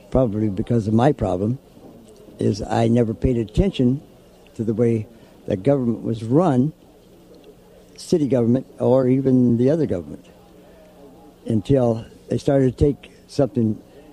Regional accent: California, United States; now in Louisiana, United States; I'm from California.

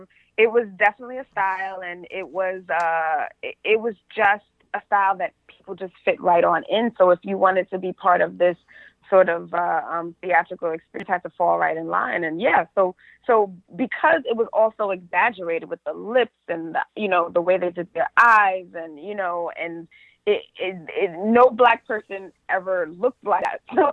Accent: Bronx, New York, United States; And he actually is buried in the Bronx. I'm from the Bronx.

